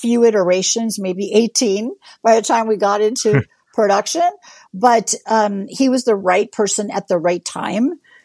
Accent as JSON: {"language": "English", "country": "Venezuela", "second_language": "English", "moved": "yes", "said": "not only did they not speak English, of which I can relate because I'm from Venezuela. When I came here, I didn't speak English either"}